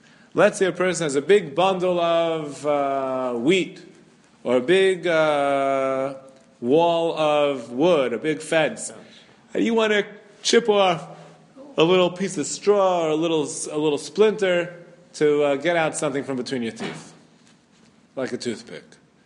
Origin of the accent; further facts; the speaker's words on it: Brooklyn, New York, United States; I remember when I grew up on Avenue J in Flatbush